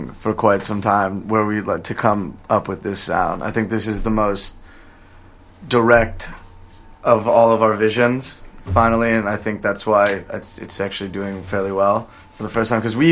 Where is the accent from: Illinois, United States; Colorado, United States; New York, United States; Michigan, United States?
New York, United States; And I'm from New York. As you can see, pure fashion right